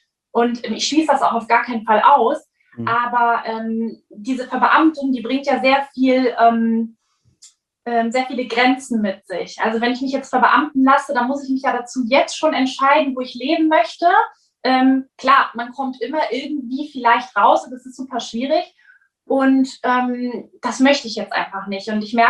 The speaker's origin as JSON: {"language": "German", "town": "Cologne", "region": "North Rhine-Westphalia", "country": "Germany"}